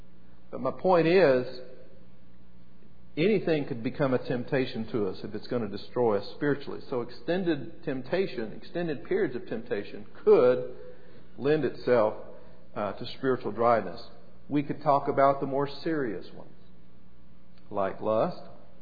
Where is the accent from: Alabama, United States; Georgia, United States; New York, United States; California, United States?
Alabama, United States; He was from Kentucky, and we're from Alabama and the Holy Land, and somewhere up Virginia and places like that.